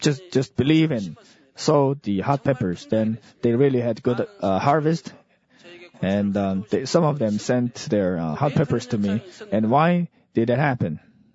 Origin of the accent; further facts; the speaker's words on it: Muan, South Jeolla, South Korea; When I was attending a seminary college in Muan, my hometown